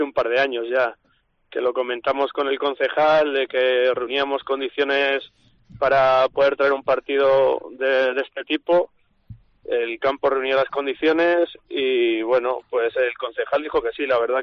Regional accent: Castile and León, Spain; somos de Castilla y León

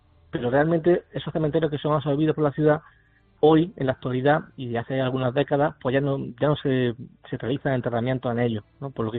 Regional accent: Alcaudete, Andalusia, Spain; y ya tirando para mi tierra, el cementerio histórico de Alcaudete, que también es una verdadera maravilla

